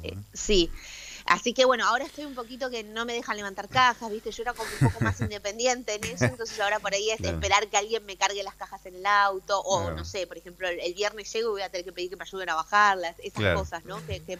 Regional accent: Burzaco, Buenos Aires Province, Argentina; now in Buenos Aires, Argentina; yo soy de Bursaco, acá en el conurbano bonaerense, ahora vivo en Capital hace años, pero en Bursaco hice mi primaria, secundaria, todo.

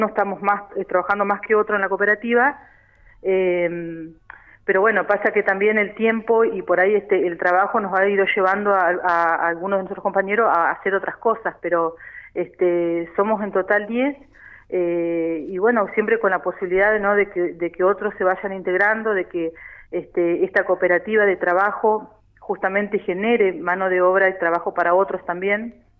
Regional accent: Ingeniero Jacobacci, Río Negro, Argentina; Soy de acá, de Jacobacci.

